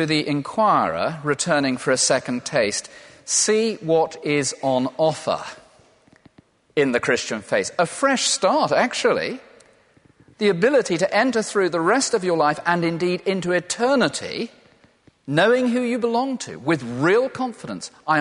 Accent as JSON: {"language": "English", "town": "Loughborough", "region": "East Midlands", "country": "United Kingdom", "tie": "born there", "said": "I was born in Loughborough."}